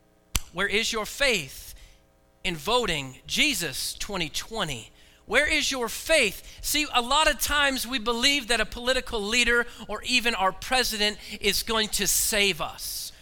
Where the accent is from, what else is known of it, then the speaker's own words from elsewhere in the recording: Oregon, United States; moved away; And I'm also from the West Coast, from Oregon. So I don't know if I left or they kicked me out.